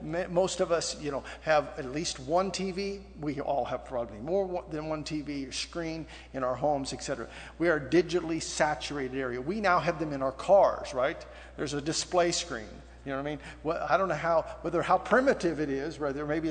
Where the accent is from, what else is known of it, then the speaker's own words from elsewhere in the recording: California, United States; I says, "It's liquid sunshine. We're from Southern California. Let it rain."